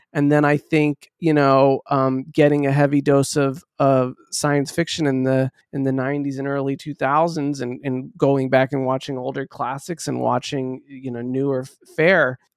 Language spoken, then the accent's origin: English; Deep South, United States; also born or lived in Midwest; I grew up in the Midwest, and then the other, I grew up after the Midwest, I grew up in the Deep South, and I've spoken about this too. I was a Jewish kid in the Deep South